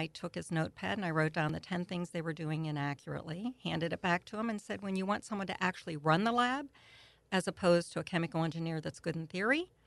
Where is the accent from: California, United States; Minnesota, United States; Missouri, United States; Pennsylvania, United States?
Pennsylvania, United States; I mean, I'm from the Pittsburgh area